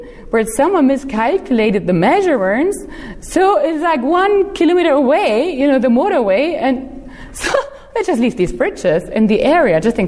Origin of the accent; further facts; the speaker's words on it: Hamburg, Germany; because I come from Hamburg where everything is flat.